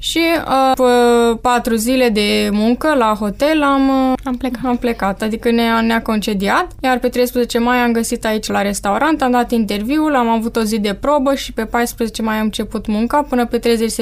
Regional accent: Romania; mai ales că știa patronul că suntem din România și suntem puțin defavorizați

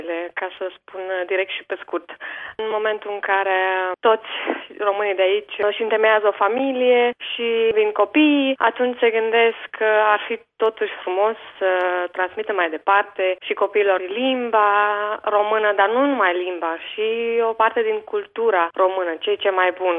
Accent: Romania; Pentru că eu, de exemplu, și ca mine sunt români aici, dacă vorbesc eu cu fiica mea acasă românește, e foarte puțin ce vorbim noi.

